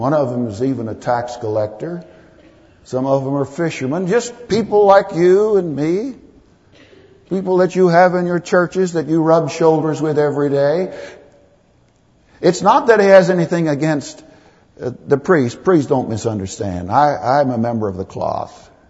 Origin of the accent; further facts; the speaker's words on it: Texas, United States; I think of a fellow down in Texas in my home country that was arrested for horse stealing.